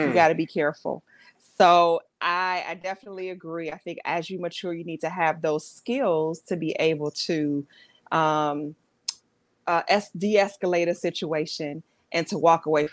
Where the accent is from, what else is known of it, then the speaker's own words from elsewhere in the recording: Detroit, Michigan, United States; I'm like her. I'm from Detroit.